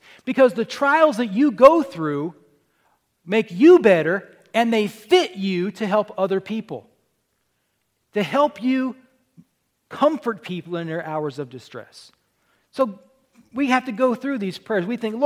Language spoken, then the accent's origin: English; United States; I'm an American for crying out loud.